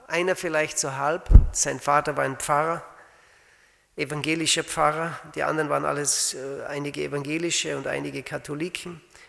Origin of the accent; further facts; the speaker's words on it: Salzburg, Austria; Ich bin in Österreich aufgewachsen. Wir wohnten im Salzburger Land und ich kannte den Herrn nicht. Ich bin katholisch aufgewachsen